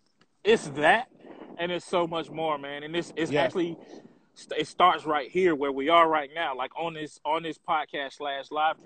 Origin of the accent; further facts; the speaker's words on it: Georgia, United States; And because I'm originally from Georgia.